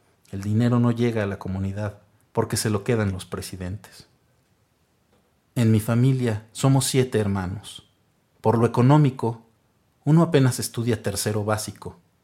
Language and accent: Spanish; Jocotán, Chiquimula, Guatemala; Yo vengo de Guaraquiche, Jocotán, una aldea en el departamento de Chiquimula. En mi pueblo se habla chortí. Allá hay electricidad y agua potable, pero no hay luz pública ni pavimentado.